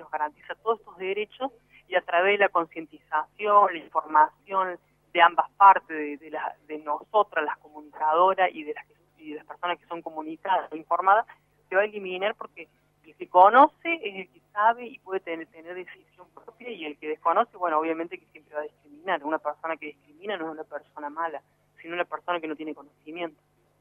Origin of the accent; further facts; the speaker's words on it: Puerto Esperanza, Misiones, Argentina; born there; also born or lived in Córdoba; vengo desde la provincia de Córdoba y nací acá en Puerto Esperanza, obviamente en Misiones